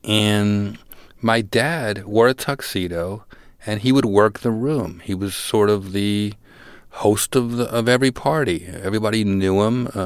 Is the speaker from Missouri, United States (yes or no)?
no; Newark, New Jersey, United States; I grew up in New Jersey, in Newark, New Jersey, and I was kind of a scrawny kid, and my dad owned a catering hall.